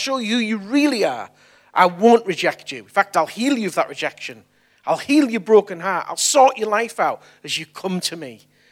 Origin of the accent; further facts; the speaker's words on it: Billingham, North East England, United Kingdom; I was brought up in Billingham, and it was all right because we were really poor, came from a really poor background, really poor council estate.